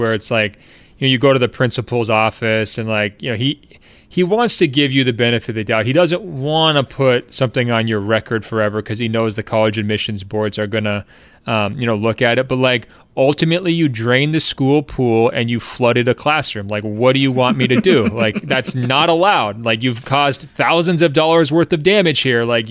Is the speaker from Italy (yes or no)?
yes; Treviso, Veneto, Italy; I'm from Treviso, which until the team was closed down in 2011, was arguably one of the basketball meccas in Europe.